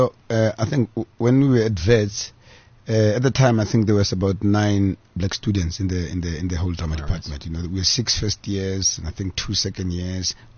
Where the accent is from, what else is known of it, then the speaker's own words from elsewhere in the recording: Pretoria, Gauteng, South Africa; Yes, I'm born and bred in Gauteng, Pretoria, specifically.